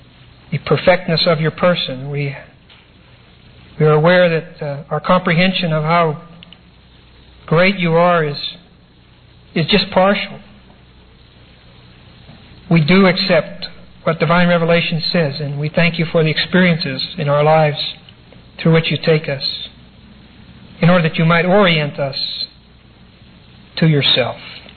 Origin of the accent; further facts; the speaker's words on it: Pittsburgh, Pennsylvania, United States; at the Carnegie Institute of Technology in Pittsburgh, which was my hometown.